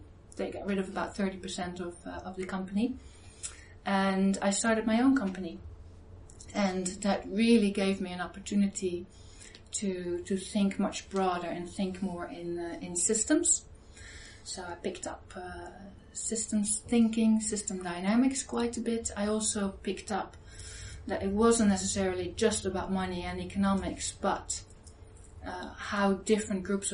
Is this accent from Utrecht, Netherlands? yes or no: no; Hoogvliet, South Holland, Netherlands; also born or lived in Rotterdam; now in New Zealand; I grew up in the Netherlands. I was born in Rotterdam. I grew up in a town, a small town called Hoogvliet, close to Rotterdam, which is pretty much under the smokestacks of the Royal Dutch Shell refineries.